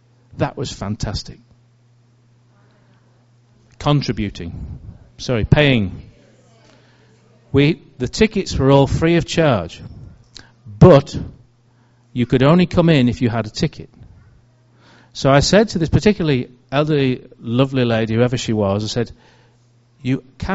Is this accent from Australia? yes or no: no; England, United Kingdom; Bearing in mind we're English.